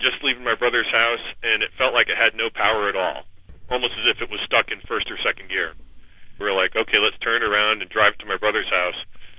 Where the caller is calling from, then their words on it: Pennsylvania, United States; I'm calling you from the Pennsylvania Turnpike.